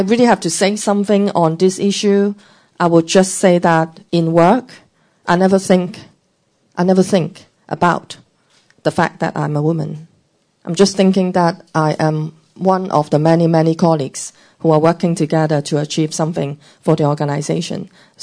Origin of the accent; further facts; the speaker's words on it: Hong Kong; But to me, I thought growing up in Hong Kong and actually entering banking, I have never actually felt much restriction as to actually trying to work hard and contribute.